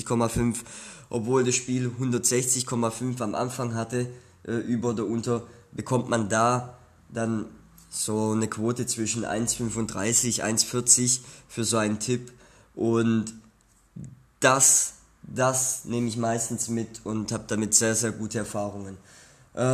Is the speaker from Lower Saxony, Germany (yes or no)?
no; Ludwigsburg, Baden-Württemberg, Germany; nehmen wir einfach mal hier, Ludwigsburg ist meine Heimat, ja